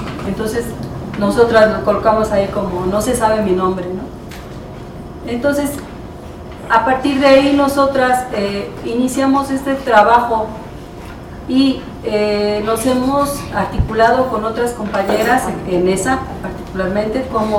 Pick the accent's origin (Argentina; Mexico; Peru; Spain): Mexico; Nezahualcóyotl, State of Mexico; nosotras venimos de Tzahualcóyotl, de Chimalhuacán, yo de Tzahualcóyotl.